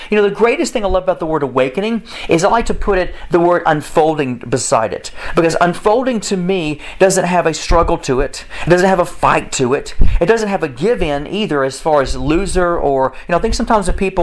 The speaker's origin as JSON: {"language": "English", "region": "Alabama", "country": "United States", "tie": "born or raised there", "said": "those in my home state of Alabama"}